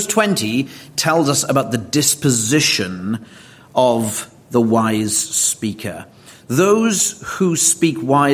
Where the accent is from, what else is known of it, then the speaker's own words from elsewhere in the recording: Wales, United Kingdom; now in United States; My brother and I, both of whom are Welsh, living in America, received this text today.